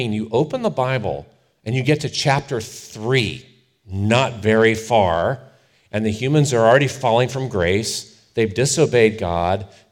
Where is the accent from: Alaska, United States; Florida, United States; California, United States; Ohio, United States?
Ohio, United States; Bay Village; several tornadoes touched down in my home town of Bay Village, Ohio, or around there, Northeast Ohio.